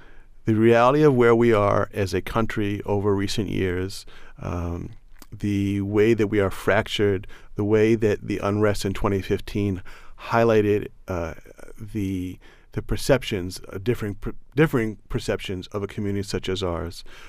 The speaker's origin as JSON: {"language": "English", "region": "New Jersey", "country": "United States", "tie": "born or raised there", "lives_now": "Baltimore, United States", "said": "it reflects my growing up in New Jersey in the 1980s and how that part of me, that kind of playfulness, has now been part of my neighborhood here in Sandtown, Winchester, and Baltimore for over 20 years."}